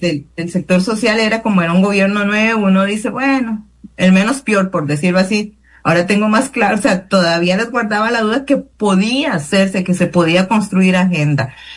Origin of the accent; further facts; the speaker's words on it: Nicoya, Guanacaste, Costa Rica; al menos en mi territorio, soy de Nicoya, ¿verdad?